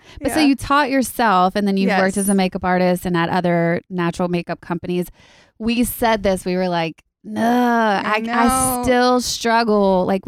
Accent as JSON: {"language": "English", "region": "Louisiana", "country": "United States", "said": "he's from Louisiana. I'm from Louisiana."}